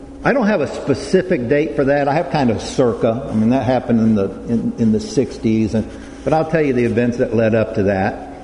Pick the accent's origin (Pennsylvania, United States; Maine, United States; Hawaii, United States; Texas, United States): Texas, United States; San Antonio; born there; So, it starts 66 years ago in 1955. I was born in San Antonio, Texas.